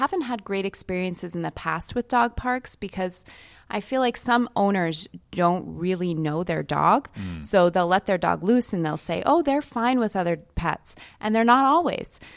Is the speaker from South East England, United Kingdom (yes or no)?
yes; Winchester, South East England, United Kingdom; born there; I was born in Winchester, England.